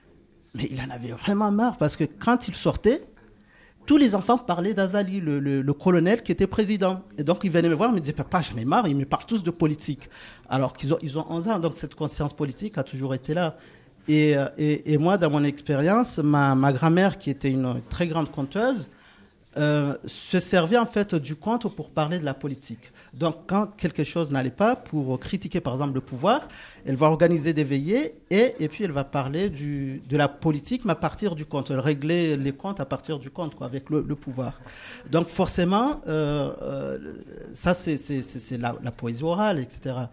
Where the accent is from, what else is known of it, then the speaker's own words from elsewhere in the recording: Comoros; Moi, je me souviens quand j'étais enfant aux Comores, on allait au bord de la mer, on regardait.